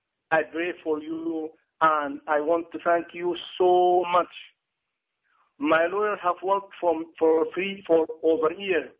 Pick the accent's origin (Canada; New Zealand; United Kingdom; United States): Canada; I'm a Canadian. For about last year, I have lived inside the Canadian embassy in Sudan. For the last 6 years, I have been in Sudan against my will